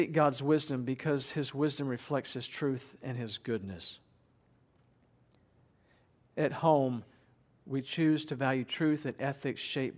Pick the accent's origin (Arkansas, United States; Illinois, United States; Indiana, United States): Indiana, United States; Evansville; parish was Nativity out off Pollock, you know, on the southeast side of Evansville there. And I was growing up in the Catholic Church.